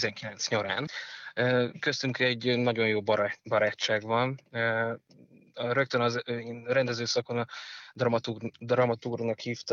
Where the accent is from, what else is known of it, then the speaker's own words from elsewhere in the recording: Dunakeszi, Pest, Hungary; also born or lived in Budapest; én aki Magyarországon születtem, Budapesten születtem, Dunakeszin nőttem föl